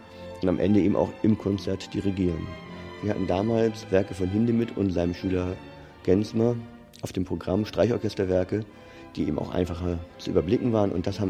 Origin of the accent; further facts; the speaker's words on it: Hamburg, Germany; Ich komme aus Hamburg